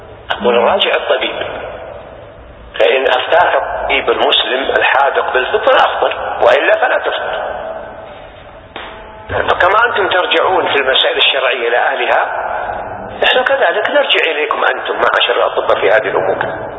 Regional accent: Saudi Arabia; عندنا في السعودية

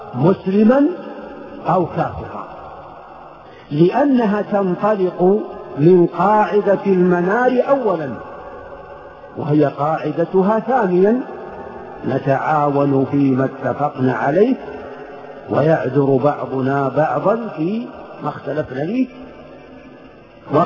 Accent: Saudi Arabia; في بلدنا المملكة العربية السعودية

